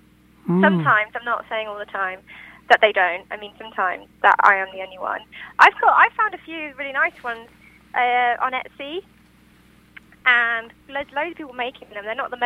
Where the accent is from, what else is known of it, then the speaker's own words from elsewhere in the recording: London, United Kingdom; My mum and dad are from the north, but I grew up in London.